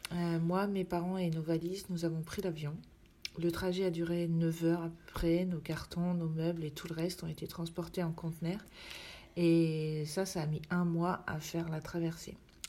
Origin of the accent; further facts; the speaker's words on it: Darien, Georgia, United States; also born or lived in Miami; now in France; je suis née à Miami, en Floride, car mes parents étaient en vacances chez de la famille et j'ai vécu après pendant 10 ans à Darien, en Géorgie.